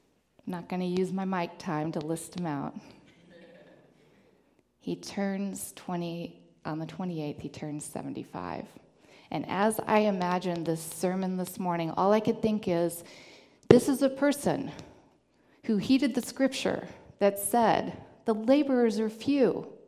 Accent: Louisville, Kentucky, United States; Y'all, I'm from Louisville. There's a whole lot more chance for anonymity in Louisville

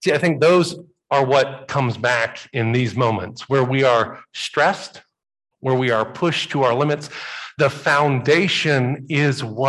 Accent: Bible Belt, United States; Growing up in the Bible Belt, there were certain challenges that you had to do things a certain way if it was going to work.

